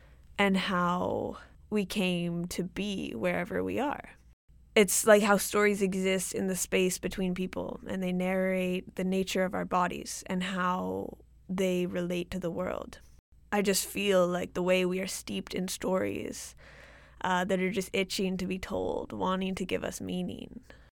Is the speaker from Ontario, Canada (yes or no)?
no; Vancouver, British Columbia, Canada; British, and I live in so-called British Columbia, Canada. I grew up in East Vancouver, East